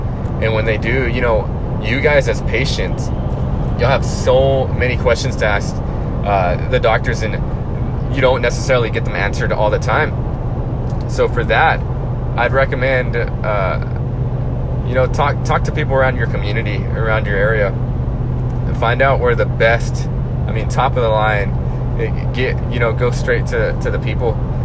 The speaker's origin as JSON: {"language": "English", "town": "Waco", "region": "Texas", "country": "United States", "tie": "born or raised there", "said": "now I'm traveling 3 hours back to my hometown of Waco. Awesome town, by the way."}